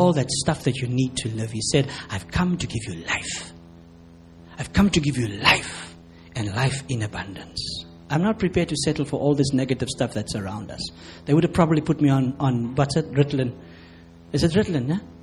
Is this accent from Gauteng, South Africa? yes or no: no; Cape Town, Western Cape, South Africa; growing up in Cape Town, we have a lot of sand.